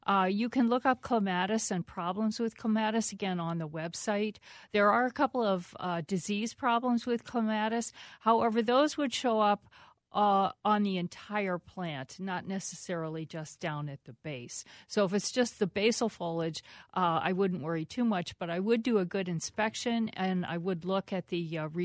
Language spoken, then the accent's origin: English; East Coast, United States; now in Minnesota, United States; I grew up with them on the East Coast, and it was just another insect we learned to live with and adapted to. So we're getting used to that now here in Minnesota.